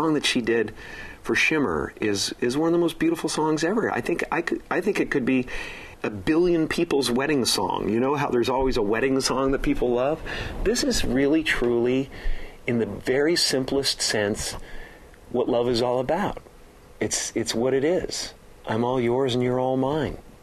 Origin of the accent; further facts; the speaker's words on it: Canada; who grew up in the same town that I grew up in Canada